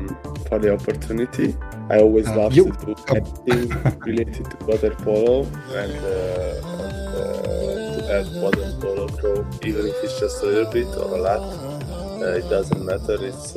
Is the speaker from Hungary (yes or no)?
yes; Hungary; So I'm 21. I'm from Hungary, and I currently play for Barceloneta